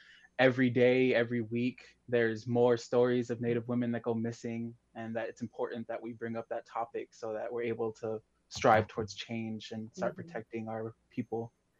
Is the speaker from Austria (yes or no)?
no; Saint Paul, Minnesota, United States; now in Minneapolis, United States; I was born and raised here in the Twin Cities, specifically over Eastside St. Paul, but I currently live in Southside Minneapolis.